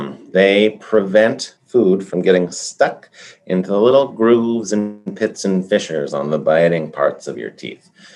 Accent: Colorado, United States; I said earlier that I come from Colorado. Colorado is actually where they identified the positive benefits of fluoride.

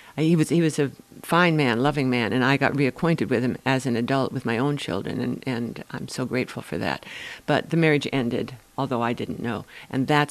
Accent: Seward, Alaska, United States; I'm from around these parts. I was born in Seward on January 22nd, 1937, if anybody wants to send me a birthday card. Born in Seward

